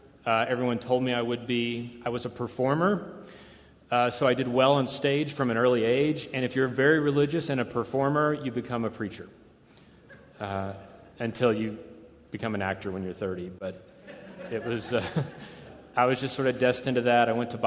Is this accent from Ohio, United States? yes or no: yes; Cincinnati, Ohio, United States; also born or lived in Las Vegas; excited to be here. I'm from Cincinnati, I guess.